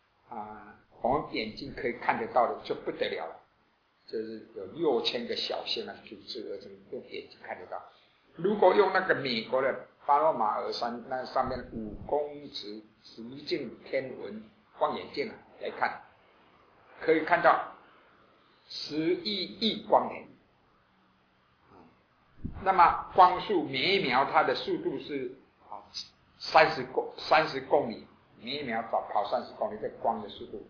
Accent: Taiwan; accent: Taiwanese Mandarin; 我这个是台湾国语，不正确，音标不正确

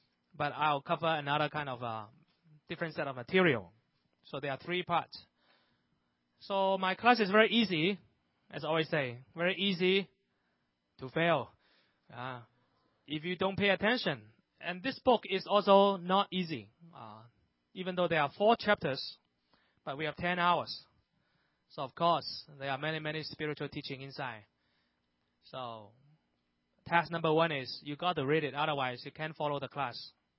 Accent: Vancouver, British Columbia, Canada; I'm from Canada, Vancouver, Canada. It's a nice place.

